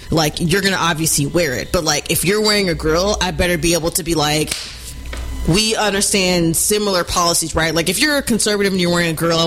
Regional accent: the South, United States; Yeah, I think as a Southerner, where girls, like, really, like, took off

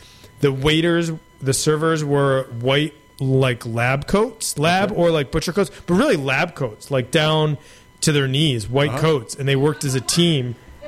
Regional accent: Syracuse, New York, United States; Syracuse, New York, right in the middle of New York State. Great place to grow up

